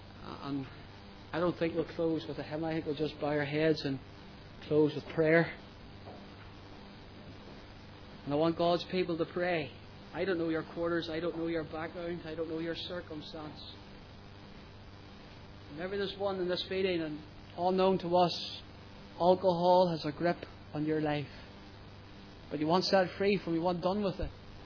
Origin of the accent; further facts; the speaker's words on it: Portadown, Northern Ireland, United Kingdom; My hometown, Portadown, is broken sin.